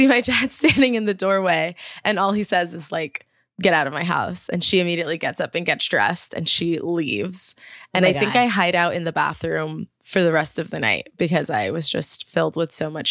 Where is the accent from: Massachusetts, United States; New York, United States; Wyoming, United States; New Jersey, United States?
New Jersey, United States; Oh, I grew up in New Jersey.